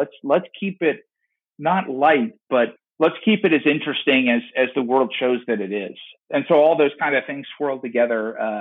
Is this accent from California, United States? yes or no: no; Baltimore, Maryland, United States; But it's also like, you know, I'm from Baltimore. Baltimore can be really dangerous, too.